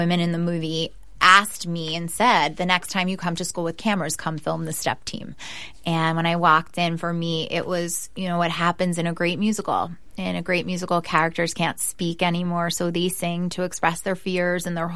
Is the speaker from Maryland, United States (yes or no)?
yes; Baltimore, Maryland, United States; I was born and raised in Baltimore